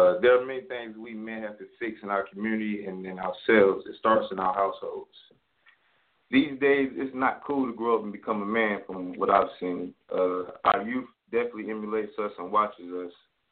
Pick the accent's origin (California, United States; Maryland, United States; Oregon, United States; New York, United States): Maryland, United States; Baltimore; From my situation growing up in Baltimore, when I was young, I didn't have my pops at first.